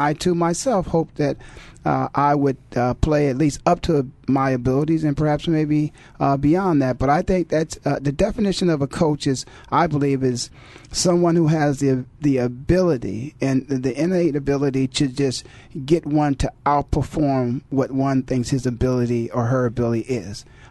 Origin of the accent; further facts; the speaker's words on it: Canton, Ohio, United States; being born and raised in Canton, Ohio, of which I'm extremely proud of.